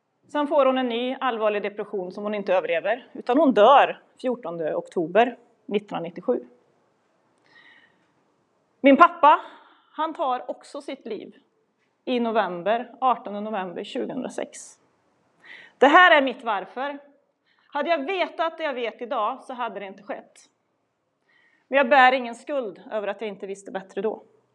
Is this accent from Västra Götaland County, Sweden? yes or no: no; Kil, Värmland, Sweden; Jag växte upp i Kil.